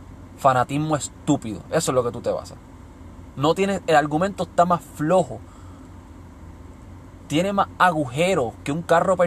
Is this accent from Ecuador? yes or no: no; Puerto Rico; si yo vivo fuera de Puerto Rico, aun siendo puertorriqueño, yo no puedo opinar de los asuntos de la isla que amo, de la isla que me vio nacer, de la isla que me crió, de mi alma mater, donde estudié, donde trabajé, donde me crié